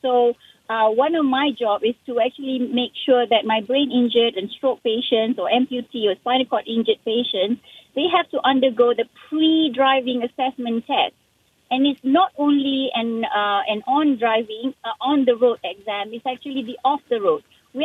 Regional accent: Malaysia; I'm so experienced. I'm a Malaysian driver.

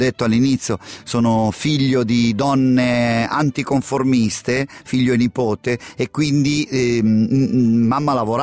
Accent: Lucca, Tuscany, Italy; born there; Io sono nato a Lucca perché la mia nonna era a Lucca, si trovava a Lucca, ma non siamo lucchesi proprio di sangue, siamo nel ramo di mia madre è di Cosenza

